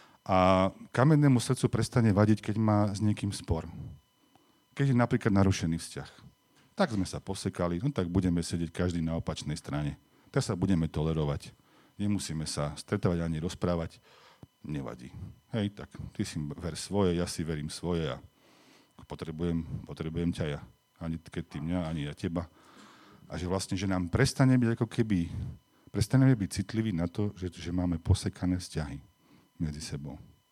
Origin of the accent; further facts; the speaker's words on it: Dolné Vestenice, Trenčín Region, Slovakia; z Dolných Vestení, odkiaľ pochádzam